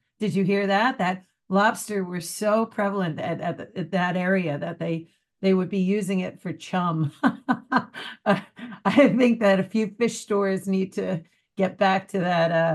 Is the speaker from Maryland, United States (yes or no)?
no; Commack, New York, United States; I grew up in Comac.